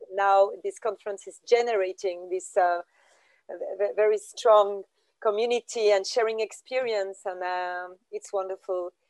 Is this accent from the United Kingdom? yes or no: no; France; accent: French; English is a second language; I don't know how to say that with my French accent, but yes, it's in 2 hours, I think.